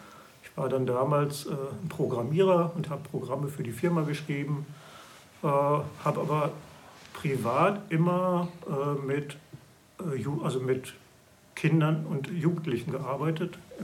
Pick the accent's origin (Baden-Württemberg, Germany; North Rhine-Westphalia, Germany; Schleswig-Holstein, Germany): North Rhine-Westphalia, Germany; now in Berlin, Germany; Ja, ich komme aus Nordrhein-Westfalen. Komme aus der Nähe von Dortmund. Kann man sich ungefähr vorstellen, wo das ist. Und ich bin nach Berlin gekommen, das war 1987